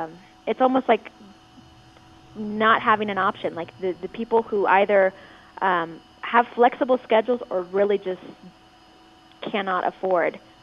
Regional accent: Houston, Texas, United States; in my hometown, I'm from Houston

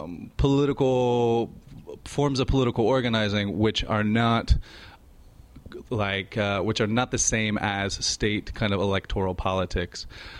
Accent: Midwest, United States; I didn't actually grow up here on the West Coast. I grew up in the Midwest.

